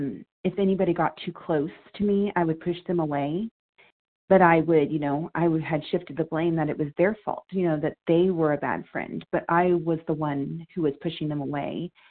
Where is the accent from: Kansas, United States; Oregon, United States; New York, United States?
Kansas, United States; I'm from Kansas, recovered.